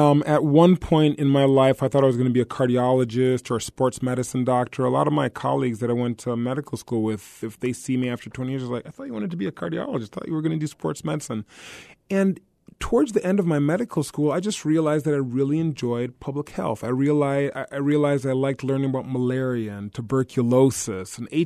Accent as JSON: {"language": "English", "town": "St. Paul", "region": "Minnesota", "country": "United States", "tie": "born or raised there", "said": "Oh, I lived in St. Paul. I grew up in St. Paul."}